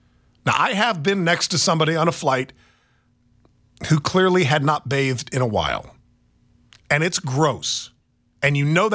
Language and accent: English; Lansing, Kansas, United States; Jacob in my hometown of Lansing.